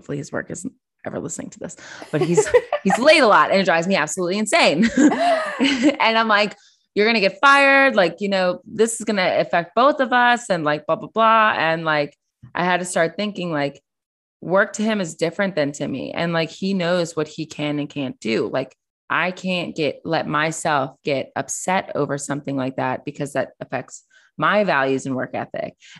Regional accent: the South, United States; because I was raised in the South. And unfortunately my views weren't where they are now.

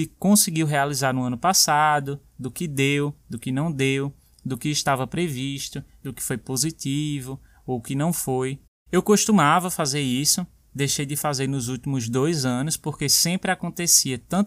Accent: Brazil; Aprender a dizer não, como brasileiro e como pessoa.

